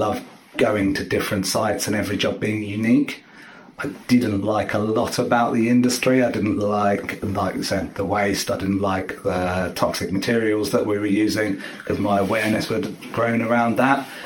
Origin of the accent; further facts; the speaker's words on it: Lewis, Scotland, United Kingdom; I know growing up in Lewis a lot